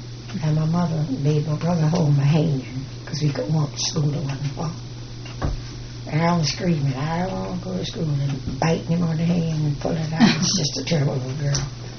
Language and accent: English; Jacksonville, Florida, United States; born there; my birth certificate, I was born in Jacksonville, Florida, February 24th, 1922.